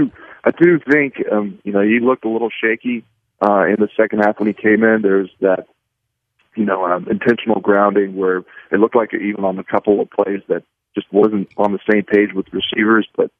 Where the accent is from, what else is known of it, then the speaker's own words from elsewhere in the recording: Clear Lake, Texas, United States; And, you know, I grew up here in Clear Lake.